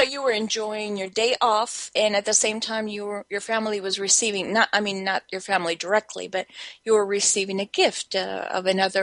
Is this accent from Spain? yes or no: yes; Spain; now in United States; I'm originally from Spain, and my grandparents and my parents moved to the U.S., but they returned. So I was actually born in Spain, and now I'm obviously a naturalized citizen.